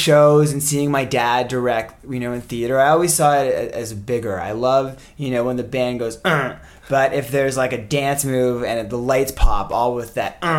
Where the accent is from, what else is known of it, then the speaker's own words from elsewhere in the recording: Canada; That we're both Canadian.